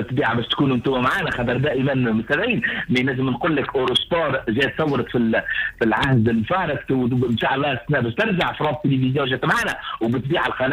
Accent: Djerba, Medenine, Tunisia; born there; الوصول الى جزيره الاحلام جربه اللي كما تعرفوا مسقط راسي

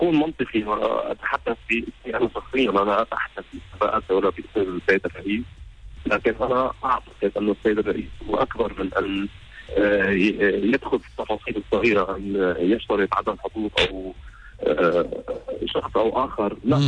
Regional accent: Syria; نحن عرب ندافع عن العرب كعروبة ونحن سوريين بعدها

